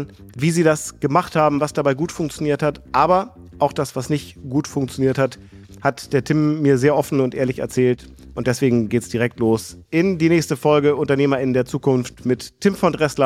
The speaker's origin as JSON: {"language": "German", "region": "Hamburg", "country": "Germany", "tie": "born or raised there", "said": "einen Gast aus meiner Heimat und Lieblingsstadt Hamburg"}